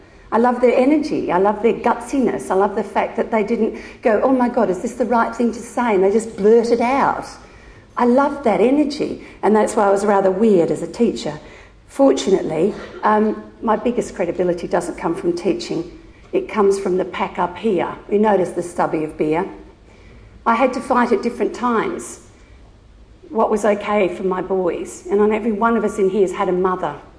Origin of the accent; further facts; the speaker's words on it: Wandering, Western Australia, Australia; I come from Wandering. Anyone heard of it would know that's actually very cold there. Very cold.